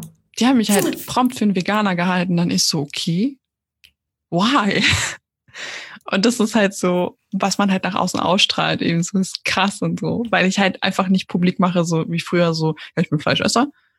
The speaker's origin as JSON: {"language": "German", "country": "Austria", "said": "ich komme aus Österreich, ich habe da auch 15 Jahre lang gewohnt. Also vielleicht hört man das ab und zu bei meiner Grammatik."}